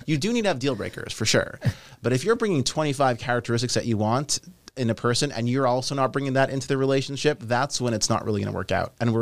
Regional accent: Canada; I'm Canadian.

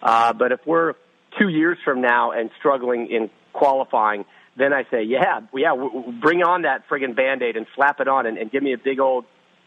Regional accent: United States; But, you know, look, I'm an American. I'm a patriot.

